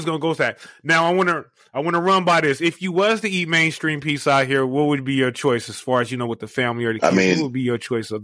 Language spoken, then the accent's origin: English; Los Angeles, California, United States; moved away as an adult; Because I'm originally from Los Angeles